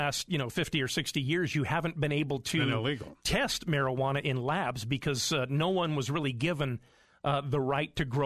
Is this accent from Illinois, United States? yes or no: no; Boise, Idaho, United States; I was just meeting other cannabis consumers in my hometown of Boise, Idaho